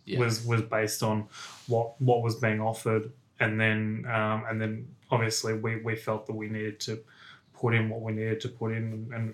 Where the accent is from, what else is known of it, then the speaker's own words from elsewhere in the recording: Australia; Diane is Zimbabwean background, and I'm Australian.